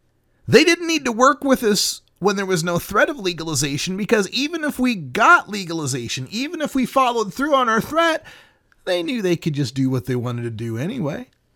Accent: Oregon, United States; Talking a little bit about my home state of Oregon

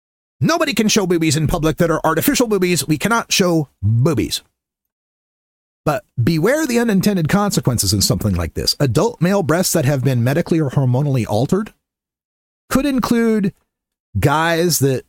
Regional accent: Nampa, Idaho, United States; they had a gay pride event, the first one ever in my hometown of Nampa, Idaho, in Canyon County

